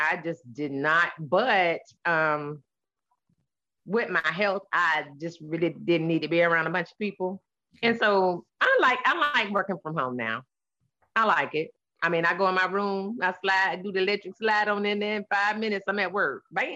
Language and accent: English; Georgia, United States; I told you I'm from Georgia. Nah, you know I'm a peach. These peaches don't play down here, honey.